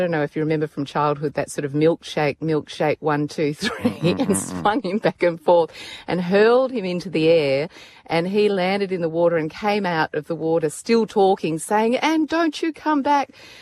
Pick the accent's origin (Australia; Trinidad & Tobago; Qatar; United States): Australia; Perth, Western Australia; also born or lived in Hong Kong; I grew up in Perth, but I spent a lot of time in Hong Kong.